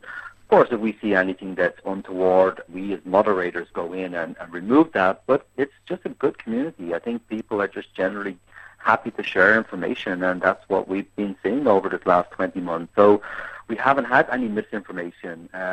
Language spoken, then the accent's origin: English; Ireland; I am Irish